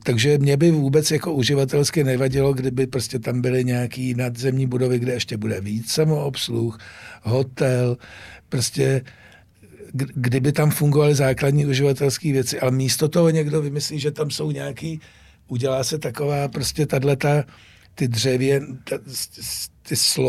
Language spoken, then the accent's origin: Czech; Prague, Czechia; Já třeba, já jsem Pražák, ale přestěhoval jsem se před rokem a půl za Prahu, takže jezdím vlakem.